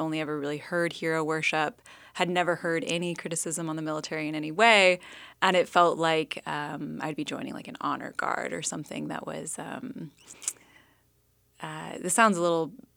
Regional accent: West Virginia, United States; I am a West Virginia girl.

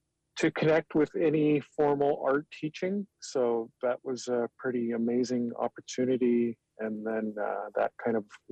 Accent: Kake, Alaska, United States; now in Juneau, United States; obviously, born and raised in Cake, Alaska. Moved to Juneau here a few years ago

